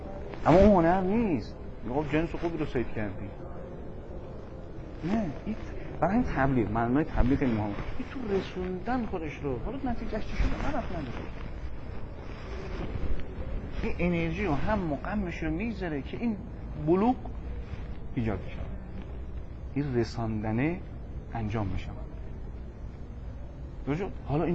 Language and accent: Persian; Tehran, Tehran Province, Iran; و من بچه کجا میگم بچه ناف تهرانم